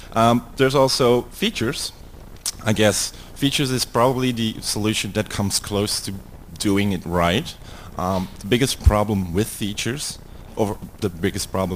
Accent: Belgium; English is a second language; That's how you pronounce it in Dutch. I'm from Belgium.

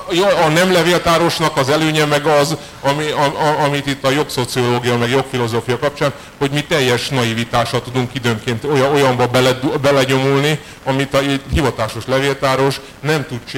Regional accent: Szeged, Csongrád-Csanád, Hungary; meg én Szegedről, tőzsgyökeres szegedi vagyok

